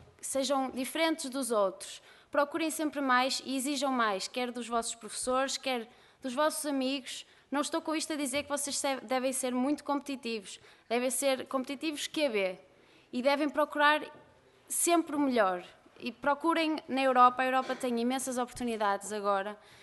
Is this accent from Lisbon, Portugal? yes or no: no; Viana do Castelo, Portugal; desde já digo que sou de Viena do Castelo, portanto está ali.